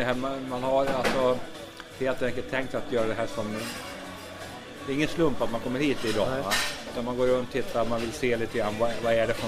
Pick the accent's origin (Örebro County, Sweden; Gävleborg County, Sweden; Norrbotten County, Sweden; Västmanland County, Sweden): Örebro County, Sweden; sa jag då, som närking som man är